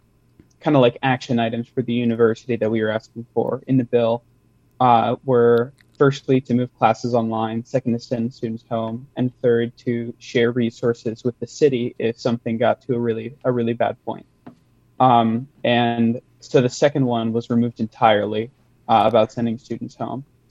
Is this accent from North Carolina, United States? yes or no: no; Cedar Rapids, Iowa, United States; I'm from Cedar Rapids personally.